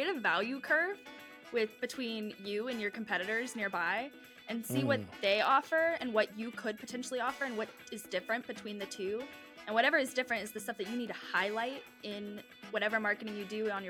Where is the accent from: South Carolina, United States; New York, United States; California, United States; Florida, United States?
South Carolina, United States; Hilton Head Island; my hometown, which is Hilton Head Island, South Carolina. Cool. I mean, I grew up going to the beach